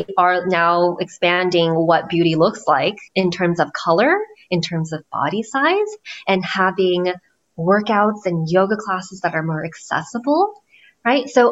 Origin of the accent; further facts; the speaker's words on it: Japan; now in United States; growing up in an Asian household in the U.S. So my parents came from Japan. Well, we came from Japan.